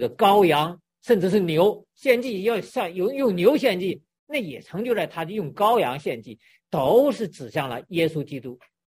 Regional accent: China; 我们中国人愿意，这个东北人愿意说

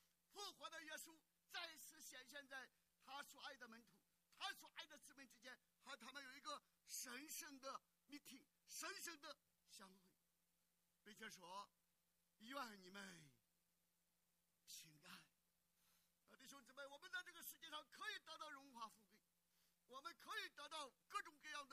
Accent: China; 我们中国人常讲上阵亲兄弟，打仗什么父子兵

